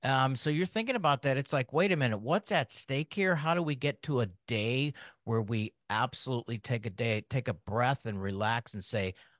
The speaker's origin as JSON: {"language": "English", "town": "Homestead", "region": "Pennsylvania", "country": "United States", "tie": "born or raised there", "said": "growing up in Homestead, that is one of the things you walk around down there and see"}